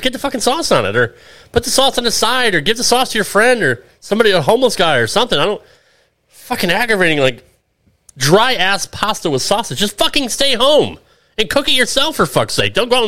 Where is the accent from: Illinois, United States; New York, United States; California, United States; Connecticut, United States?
Connecticut, United States; I grew up in Connecticut.